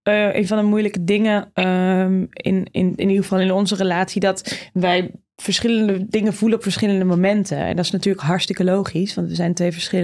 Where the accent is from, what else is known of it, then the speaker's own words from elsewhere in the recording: Friesland, Netherlands; Want ook dan als Fries